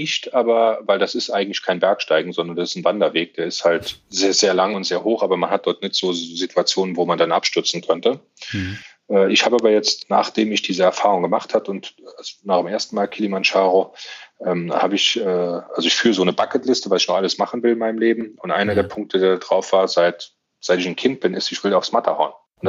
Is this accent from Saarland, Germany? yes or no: yes; Saarland, Germany; Das ist meine Heimat, da fühle ich mich sehr, sehr wohl.